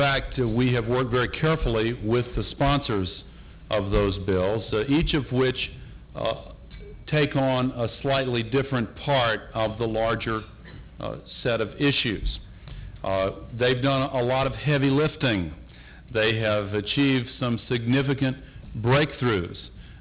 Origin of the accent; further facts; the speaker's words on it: Carthage, Tennessee, United States; a school child in my hometown of Carthage, Tennessee, population 2,000